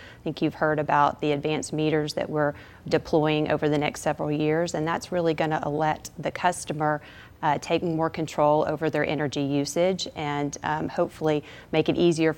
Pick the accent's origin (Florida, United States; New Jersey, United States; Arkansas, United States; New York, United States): Arkansas, United States; Little Rock; I grew up here in Little Rock, born and raised, and attended University of Arkansas, where I got a degree in political science, and then stayed there up in Fayetteville for my law degree.